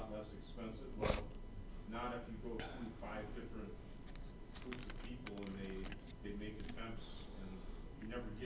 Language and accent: English; Michigan, United States; I'm from Michigan.